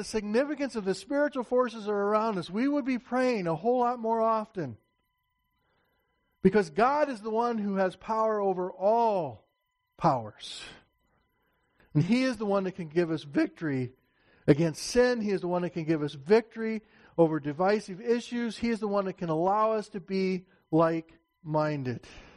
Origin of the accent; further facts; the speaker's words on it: Indiana, United States; I can remember as a kid growing up in Northeast Indiana